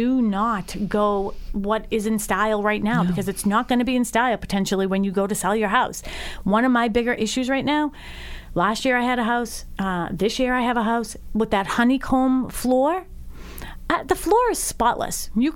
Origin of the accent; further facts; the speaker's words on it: Dorchester, Massachusetts, United States; Like, wait, you're from Braintree, I'm from Dorchester.